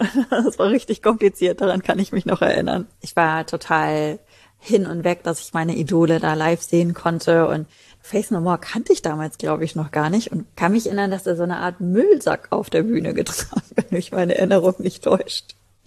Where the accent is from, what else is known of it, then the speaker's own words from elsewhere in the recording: North Rhine-Westphalia, Germany; Okay, bei uns im Ruhrpott sagt man Kirmes.